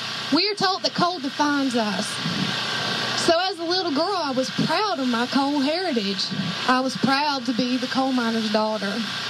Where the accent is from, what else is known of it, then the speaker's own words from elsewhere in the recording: West Virginia, United States; I was born in West Virginia and I was born a coal miner.